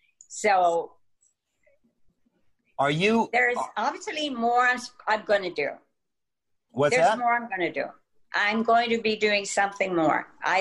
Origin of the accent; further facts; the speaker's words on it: Texas, United States; born there; Well, I was born in Texas. The same midwife that delivered my father delivered me in a very humble home.